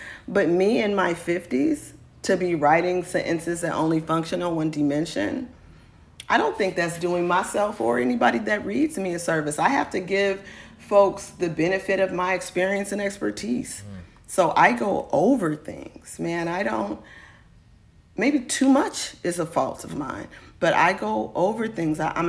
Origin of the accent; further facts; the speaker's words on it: Oakland, California, United States; I also just try to remind people that I am from East Oakland.